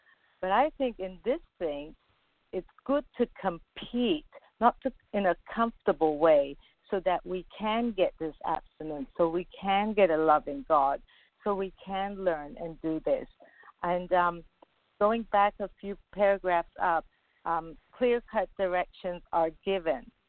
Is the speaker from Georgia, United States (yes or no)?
no; California, United States; from California.